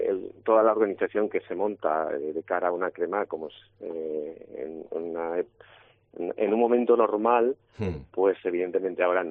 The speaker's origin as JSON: {"language": "Spanish", "town": "Alicante", "region": "Valencian Community", "country": "Spain", "said": "nosotros como alicantinos que somos"}